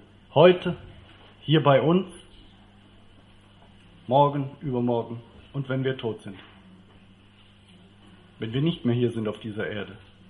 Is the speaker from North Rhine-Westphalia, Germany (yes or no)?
yes; Aachen, North Rhine-Westphalia, Germany; Wir kommen aus Aachen, das sieht man am Nummernschild.